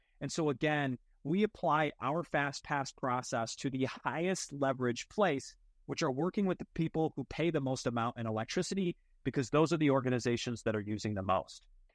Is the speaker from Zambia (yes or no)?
no; Oswego, New York, United States; These are hospitality groups in, you know, my hometown of Oswego with Broadwell Hospitality Group, for example.